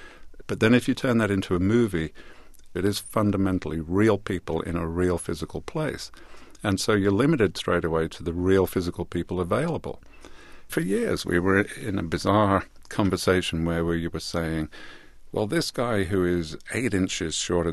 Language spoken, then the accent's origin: English; England, United Kingdom; I'm English, but my dad was Irish